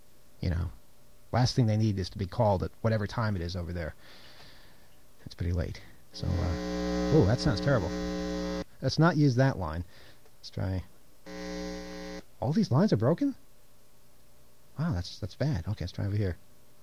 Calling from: New York, United States; I'm calling from New York.

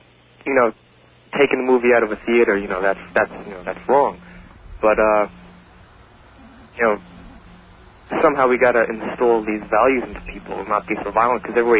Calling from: Holbrook, United States; I'm calling from Holbrook.

